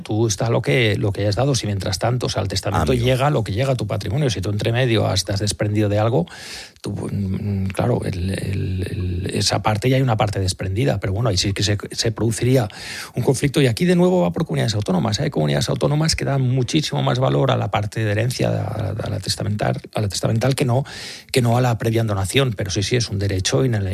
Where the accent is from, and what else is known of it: Catalonia, Spain